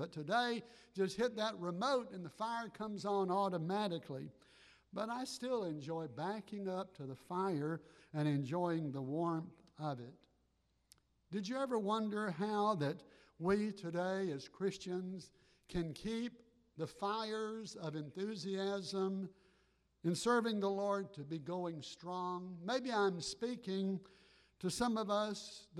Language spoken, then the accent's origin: English; Georgia, United States; I grew up in South Georgia. Growing up in South Georgia as a little boy